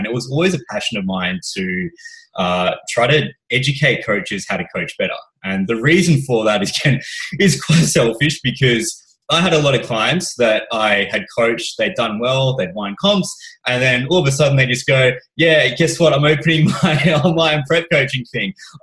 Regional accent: Canberra, Australian Capital Territory, Australia; because I'm from Canberra.

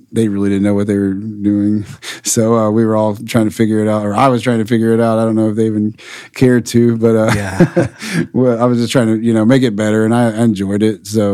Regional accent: Tyler, Texas, United States; because I'm from Tyler, Texas originally, so you'll see a lot of that East Texas influence

